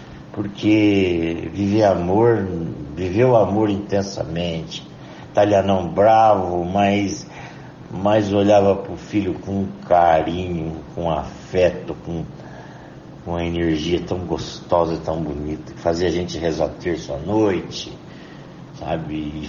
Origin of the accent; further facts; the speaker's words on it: Cambará, Paraná, Brazil; born there; eu nasci lá em Cambará, numa casinha de madeira, sabe? Uma casinha de madeira, num sítiozinho na beira de um rio, sem energia elétrica, na base da lamparina.